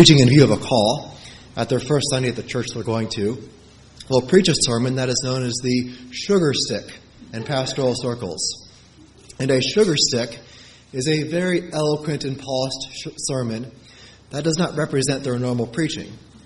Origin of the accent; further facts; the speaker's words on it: Friendswood, Texas, United States; I grew up in Friendswood, Texas, which is a suburb south of Houston.